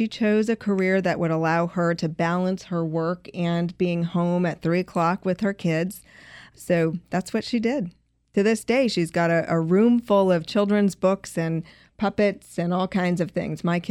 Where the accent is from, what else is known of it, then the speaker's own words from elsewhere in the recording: Colorado, United States; I was always very passionate about the environment. Growing up in Colorado, I had a lot of environmental education as a youngster.